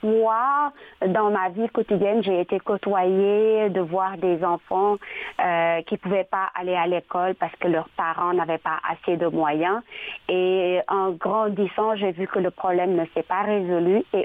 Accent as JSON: {"language": "French", "country": "Senegal", "tie": "born or raised there", "said": "Oui, je suis native du Sénégal."}